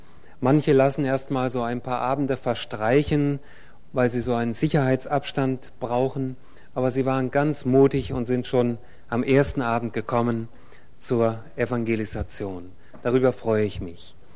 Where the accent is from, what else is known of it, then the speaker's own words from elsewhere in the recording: Hesse, Germany; Aber ich bin in der Nähe von Kassel geboren und aufgewachsen, also in Nordhessen, gar nicht so weit weg von hier. Und ich hatte das Vorrecht, ein gläubiges Elternhaus zu haben.